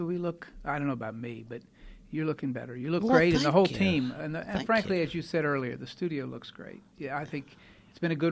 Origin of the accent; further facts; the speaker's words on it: Philadelphia, Pennsylvania, United States; now in Nashville, United States; I came from Philadelphia in 76.